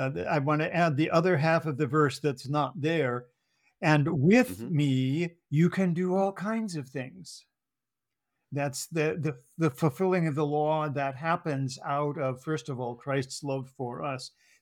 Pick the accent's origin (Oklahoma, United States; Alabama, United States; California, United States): California, United States; And I grew up in California. Nobody's going to dictate to me.